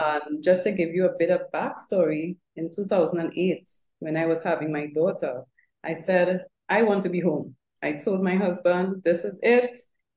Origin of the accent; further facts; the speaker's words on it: Trinidad & Tobago; We went to Israel, very far from the Caribbean, because I'm from Trinidad and Tobago.